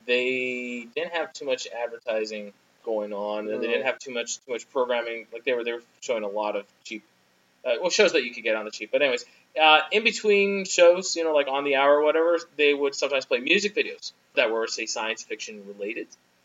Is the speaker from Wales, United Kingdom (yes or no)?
no; Liverpool, North West England, United Kingdom; I'm from Liverpool, and the only thing we're famous for is the ….